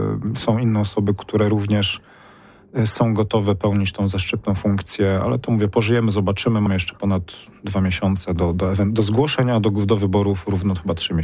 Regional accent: Poznań, Greater Poland Voivodeship, Poland; ja jestem chłopak z Górczyna

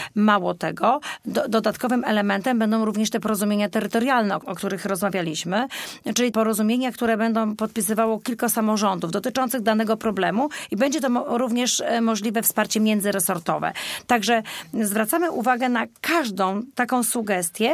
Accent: Greater Poland Voivodeship, Poland; Zawsze walczyłam o tą naszą wielkopolską ziemię jako Wielkopolanka.

